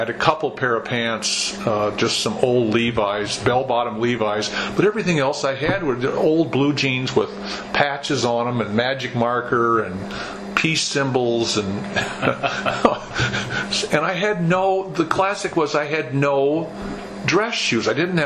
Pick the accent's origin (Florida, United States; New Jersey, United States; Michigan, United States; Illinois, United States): Illinois, United States; Kankakee; I grew up in Kankakee, Illinois, which is about 60 miles south of Chicago.